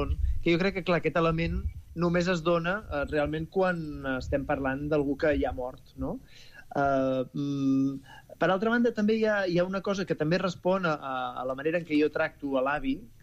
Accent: Canet de Mar, Catalonia, Spain; La Vall de la Llum és el meu poble, però segurament podria ser molts pobles de Catalunya. És el meu poble idealitzat i és el meu poble amb el retrovisor, amb el mirall retrovisor, no? És a dir, és Canet de Mar, però no és el Canet de Mar actual.

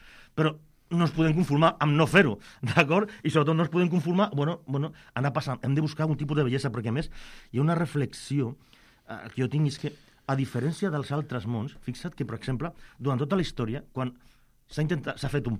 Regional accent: Barcelona, Catalonia, Spain; Som de Barcelona. Mai hem entrat en aquest museu.

